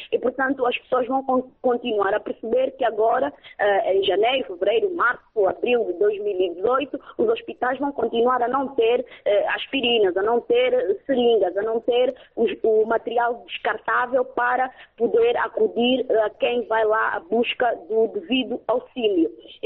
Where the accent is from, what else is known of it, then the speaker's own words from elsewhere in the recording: Angola; estamos à espera, enquanto angolanos, das nomeações e exonerações dos embaixadores.